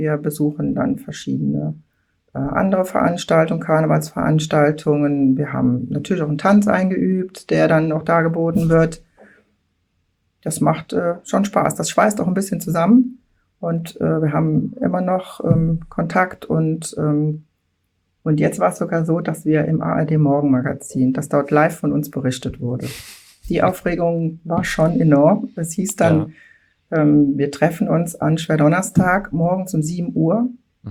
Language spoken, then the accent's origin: German; Mülheim-Kärlich, Rhineland-Palatinate, Germany; born or raised there